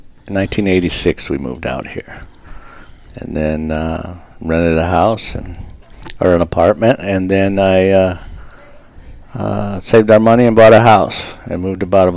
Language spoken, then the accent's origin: English; Hammond, Indiana, United States; now in Denver, United States; I'm from Hammond, Indiana, which is just in the northwest corner of Indiana, bordering Chicago.